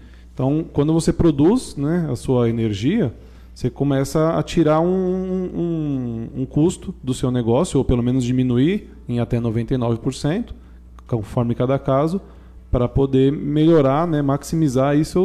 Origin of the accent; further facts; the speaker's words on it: São Paulo, Brazil; eu sou de São Paulo